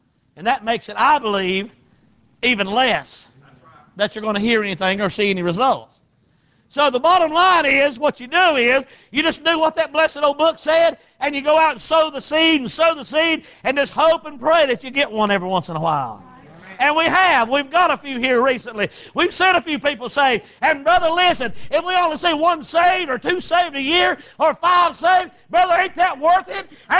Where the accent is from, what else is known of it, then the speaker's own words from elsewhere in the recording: North Carolina, United States; as I was growing up in North Carolina in the mountains up there